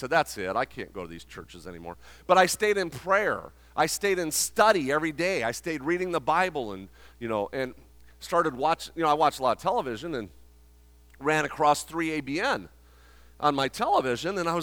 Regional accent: Las Vegas, Nevada, United States; I mean, I'm from Vegas, okay

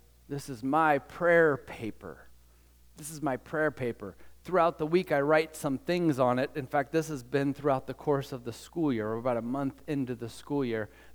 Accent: West Virginia, United States; I grew up in West Virginia. It's weird there. Very, very strange.

